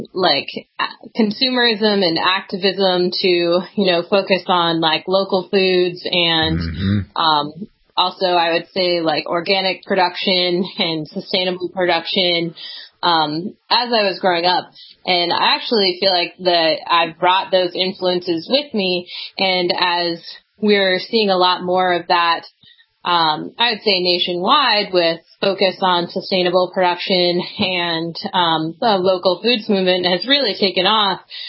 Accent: Southampton, New Hampshire, United States; I consider my hometown to be Southampton, New Hampshire.

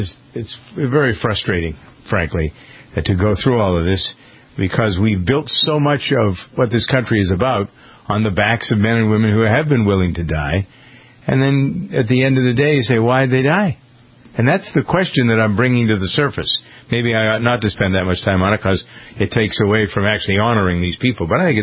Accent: United States; And I'm probably most angry about Vietnam myself as a as an American.

